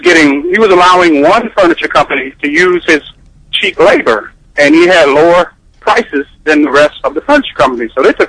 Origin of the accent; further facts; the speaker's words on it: Virginia, United States; now in Baltimore, United States; Yeah, I'm from southeastern Virginia